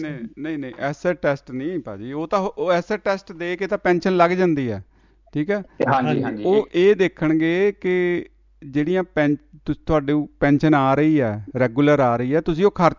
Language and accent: Punjabi; Punjab, India; moved away; ਅਸੀਂ ਇੰਡੀਆ ਦੇ ਹਿਸਾਬ ਨਾਲ, ਪੰਜਾਬੀ ਹਿਸਾਬ ਨਾਲ ਅਸੀਂ ਇਹ ਕਹਿੰਦੇ ਅਸੀਂ ਕਮਾਉਣ ਆਏ ਹਾਂ, ਅਸੀਂ ਪੈਸੇ ਲੈ ਕੇ ਨਹੀਂ ਆਉਂਦੇ